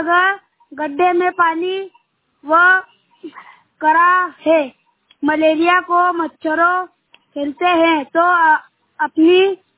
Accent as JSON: {"language": "Hindi", "town": "Sonpur", "country": "India", "said": "मैं ग्राम सोनपुर से हूँ।"}